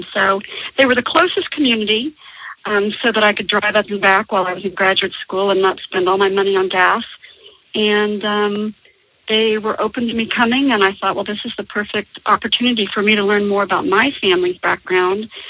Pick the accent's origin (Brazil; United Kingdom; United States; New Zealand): United States; Houston, Texas; now in Austin, United States; Well, I grew up in Houston and pursued a graduate degree in journalism at the University of Texas in Austin, which is where I live now.